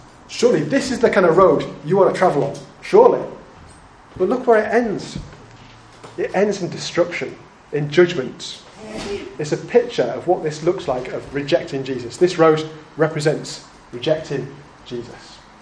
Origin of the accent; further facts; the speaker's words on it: Leeds, Yorkshire and the Humber, United Kingdom; When I grew up in Leeds, not Edmonton, born and bred, man noticed. I grew up in Leeds.